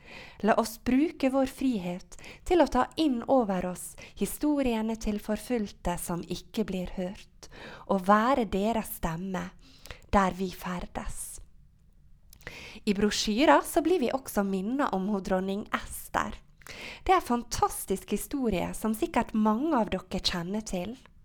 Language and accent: Norwegian; Ellingsøy, Møre og Romsdal, Norway; På heimstaden min Ellingsøy så er jeg med i en gruppe for kvinner.